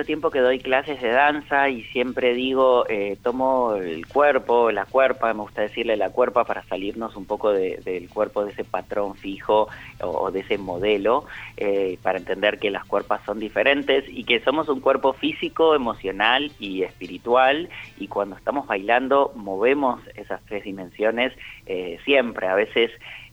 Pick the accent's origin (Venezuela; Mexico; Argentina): Argentina; Buenos Aires; Yo soy de Buenos Aires